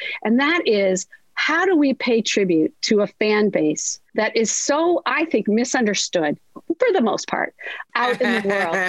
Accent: Iowa, United States; Again, I'm from a tiny little town in Northeast Iowa, 500 people in my hometown.

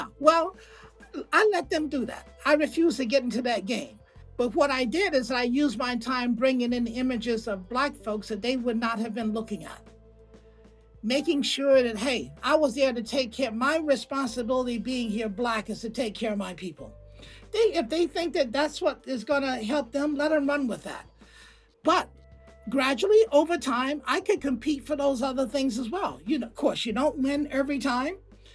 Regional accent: Alabama, United States; I mean, I come from Alabama. I come from a place where, you know, you have guns.

